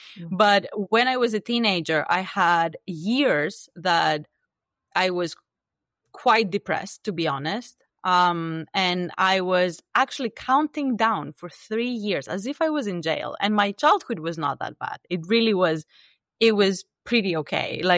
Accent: Greece; first language Greek; English is a second language; so I studied psychology, which in Greek, my native language, means the science of the psyche.

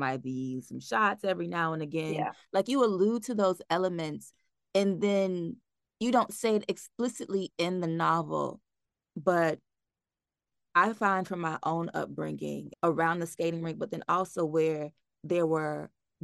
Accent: Chicago, Illinois, United States; I'm from Chicago, so we have a big skate culture with the rink and Route 66 were the two major skating places.

